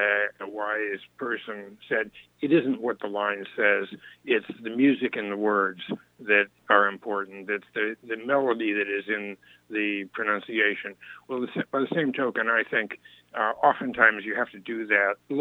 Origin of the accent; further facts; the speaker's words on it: Mansfield, Ohio, United States; also born or lived in Columbus; I was born in Columbus and spent the first part of my life in Mansfield, Ohio.